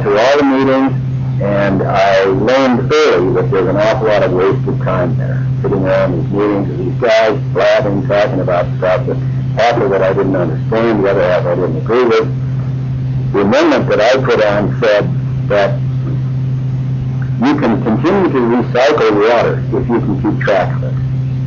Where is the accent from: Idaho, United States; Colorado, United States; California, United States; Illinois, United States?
Colorado, United States; Littleton; I was a metropolitan senator, but not from Denver. I was from Littleton.